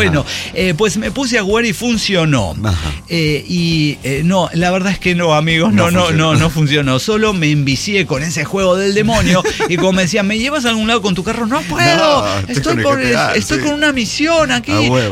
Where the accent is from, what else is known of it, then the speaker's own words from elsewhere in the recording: Mar del Plata, Buenos Aires Province, Argentina; now in Ireland; mi estancia aquí en Irlanda. Yo soy de Argentina, de Mar del Plata.